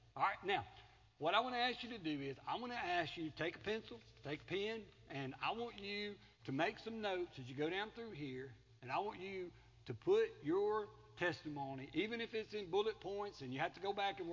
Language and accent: English; Collins, Mississippi, United States; born or raised there